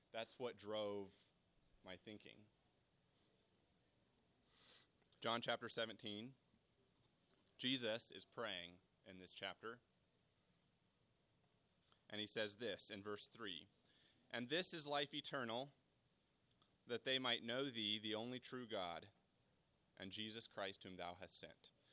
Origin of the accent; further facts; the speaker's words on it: Wichita, Kansas, United States; now in Kansas City, United States; I'm from Kansas City, originally from Wichita